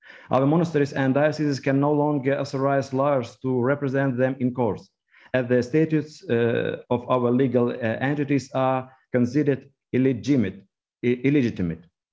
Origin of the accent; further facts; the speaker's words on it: Ukraine; I am from Ukraine and I represent the Ukrainian Orthodox Church.